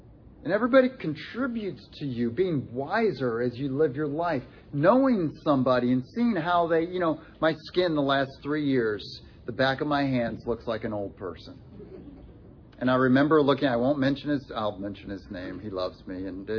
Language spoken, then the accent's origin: English; Rochester, New York, United States; Growing up in Rochester, New York, I had lots of Jewish friends.